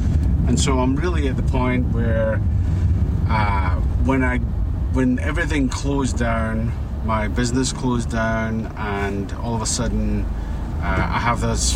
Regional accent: Scotland, United Kingdom; moved away as an adult; now in United States; Well, I was born in Scotland, and I lived there until I was 27 years old, when I met the love of my life, who brought me all the way to America

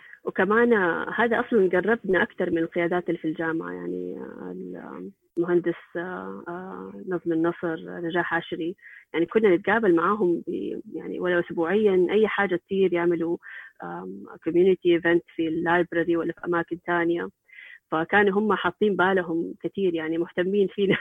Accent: Saudi Arabia; اللي إحنا بنمر فيها كسعوديين

